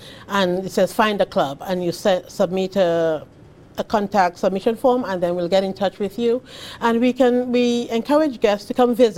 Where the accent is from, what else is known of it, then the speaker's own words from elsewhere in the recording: Dominica; moved away as an adult; now in Massachusetts, United States; No, I am from the Caribbean island of Dominica.